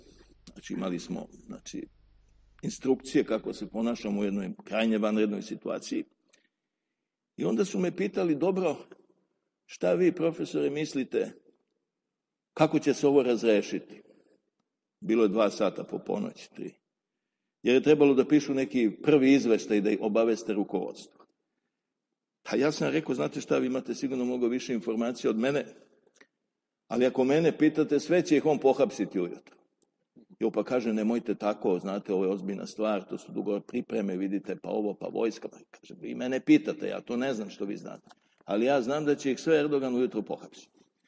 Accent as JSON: {"language": "Serbian", "country": "Serbia"}